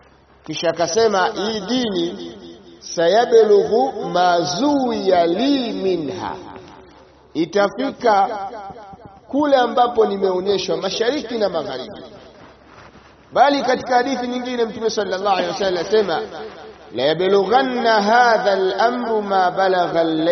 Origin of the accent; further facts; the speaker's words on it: Mwanza, Tanzania; Mimi ninatokea Mwanza, kwa Mwanza huko tulipo tunakutambueni